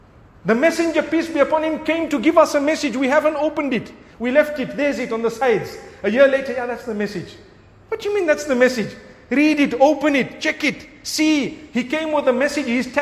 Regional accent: Zimbabwe; now in South Africa; I come from Zimbabwe, where we have almost 18-hour cuts almost every day.

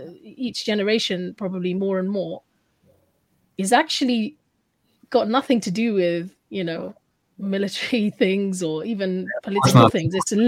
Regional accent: London, United Kingdom; I was born here in London in 79. And I must say, growing up

